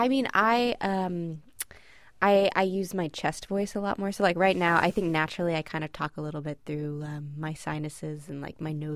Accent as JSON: {"language": "English", "town": "Jeffersonville", "region": "Indiana", "country": "United States", "said": "I'm from Jeffersonville, Indiana, so that was the first big show that my parents took me to see"}